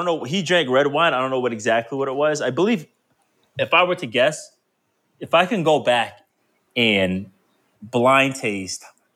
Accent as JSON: {"language": "English", "town": "Providence", "region": "Rhode Island", "country": "United States", "tie": "born or raised there", "said": "I grew up in Providence, Rhode Island."}